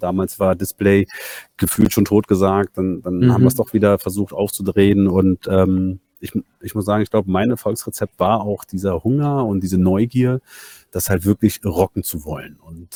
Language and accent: German; Berlin, Germany; born there; Ich sende hier auch gerade aus der Berliner Zentrale der DKB, also bin gebürtiger Berliner